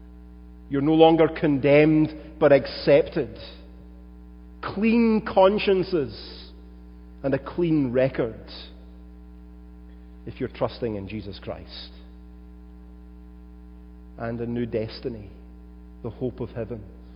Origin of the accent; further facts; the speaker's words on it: Glasgow, Scotland, United Kingdom; I was a nobody from Glasgow.